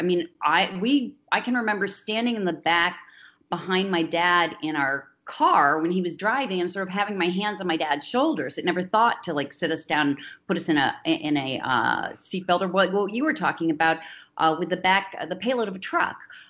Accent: Upper Midwest, United States; also born or lived in New York City; I was born in 1960 in New York City, but I grew up in the upper Midwest. And bounced around between 5 different grade schools and 3 different high schools.

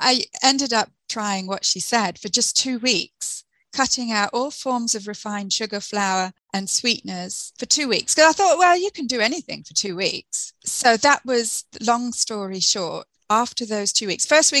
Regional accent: England, United Kingdom; now in Quebec, Canada; I'm originally from England and I teach English as a second language in a French-speaking town in Quebec, Canada.

